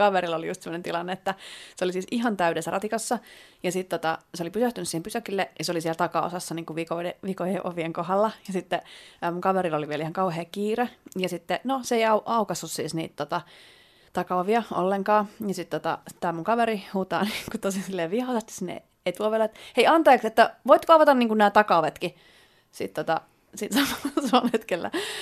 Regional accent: Helsinki, Uusimaa, Finland; No kun mä oon helsinkiläinen.

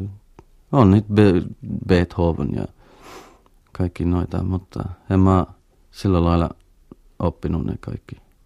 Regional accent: London, United Kingdom; Finnish is a second language; Lontoosta.

